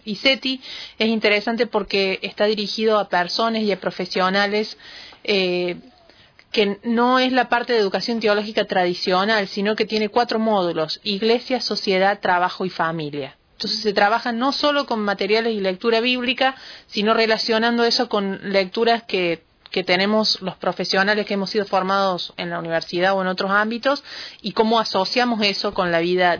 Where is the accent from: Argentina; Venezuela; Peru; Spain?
Argentina; Villa María, Córdoba; somos de Argentina y somos de la provincia de Córdoba, de Villa María, la ciudad, del centro del país de Argentina.